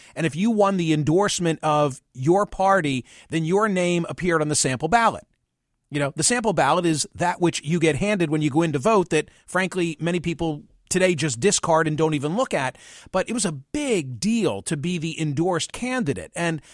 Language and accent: English; Pennsylvania, United States; a great microcosm of what you're describing is already in my home state of Pennsylvania